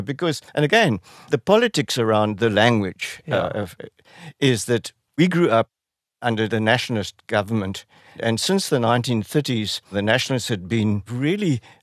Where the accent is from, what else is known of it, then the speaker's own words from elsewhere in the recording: South Africa; make people laugh at the fact, at the absurdity of being South African.